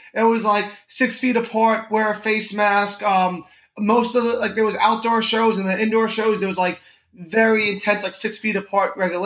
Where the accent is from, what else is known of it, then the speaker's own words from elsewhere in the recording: Connecticut, United States; accent: New York; now in New York, United States; I'm from Connecticut. I'm not from New York. I live in New York now.